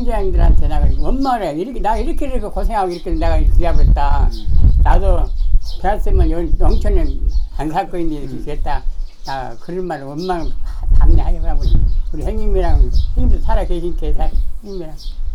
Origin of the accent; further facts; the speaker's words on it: Boseong, South Jeolla, South Korea; now in Jeonju, South Korea; 원래 고향 보성군 미령면 덕에 그 사자고 여기 왔어, 이사를 왔어.